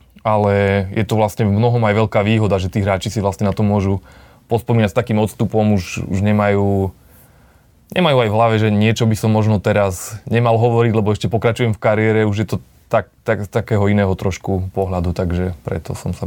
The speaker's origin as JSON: {"language": "Slovak", "region": "Žilina Region", "country": "Slovakia", "said": "Ja som bol doma na Orave"}